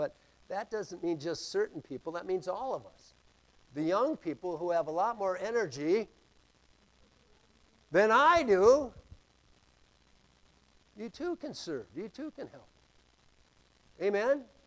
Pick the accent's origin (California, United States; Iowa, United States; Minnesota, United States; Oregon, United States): Minnesota, United States; Brooklyn Center; And I grew up in Brooklyn Center.